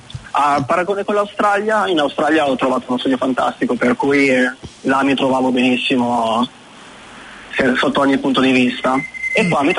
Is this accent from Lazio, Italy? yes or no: no; Milan, Lombardy, Italy; now in New Zealand; Io vengo da Milano, per cui è tutto abbastanza grigio